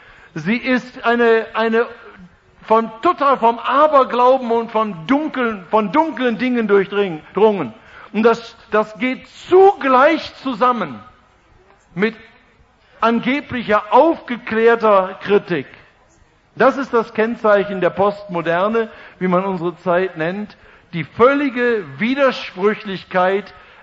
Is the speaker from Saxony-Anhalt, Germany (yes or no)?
no; North Rhine-Westphalia, Germany; Sagt man im Ruhrgebiet, wo ich herkomme.